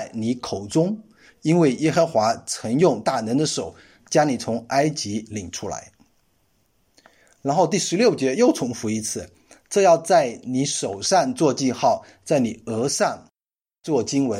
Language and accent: Chinese; China; 就是犹太的文化呢，说心理哈，他们说心理的时候，不是我们中国人说的心理